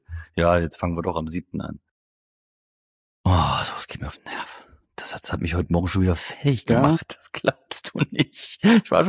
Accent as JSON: {"language": "German", "region": "Thuringia", "country": "Germany", "said": "Nur da, wo ich herkomme, aus dem Eichsfeld, ist so ein ganz kleiner Kreis. Hochkatholisch."}